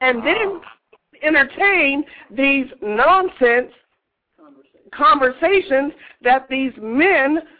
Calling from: Las Vegas, Nevada, United States; I'm calling from Las Vegas.

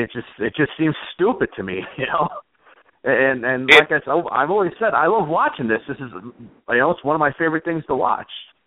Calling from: Chicago, Illinois, United States; from Chicago. How you doing?

